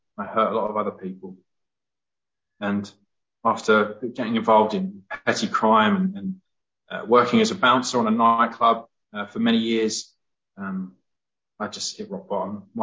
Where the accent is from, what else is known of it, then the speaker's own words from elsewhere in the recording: East of England, United Kingdom; I was born and raised in Essex, and my mum and dad would profess to be Christians